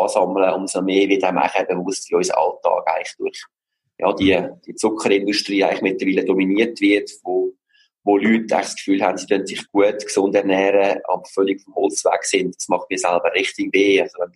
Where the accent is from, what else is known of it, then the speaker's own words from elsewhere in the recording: Switzerland; als Schweizer